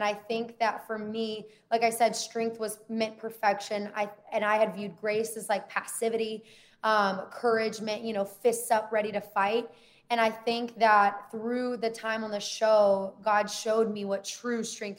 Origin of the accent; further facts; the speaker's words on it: the South, United States; I grew up in the church. I was pursuing, you know, being a pastor. I went to seminary. I grew up in the South.